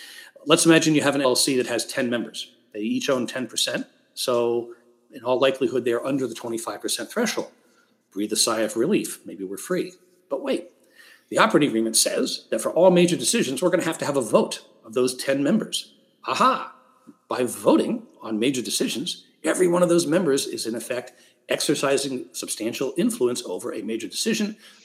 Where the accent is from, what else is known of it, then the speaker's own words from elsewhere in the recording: Georgia, United States; General partnerships in my home state of Georgia are not formed by the filing of a document